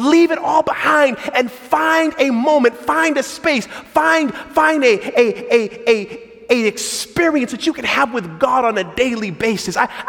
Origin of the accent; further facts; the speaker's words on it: California, United States; I grew up in Southern California.